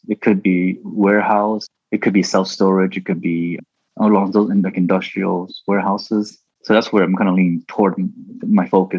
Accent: New Jersey, United States; Growing up in New Jersey, I bought like a couple of condos, which is sort of like a small portfolio.

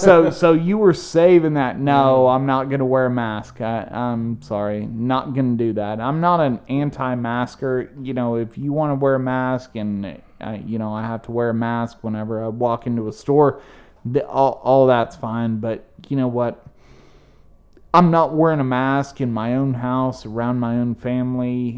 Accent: England, United Kingdom; You know, so as an English person, looking at the fact that, you know, Thanksgiving is this celebration

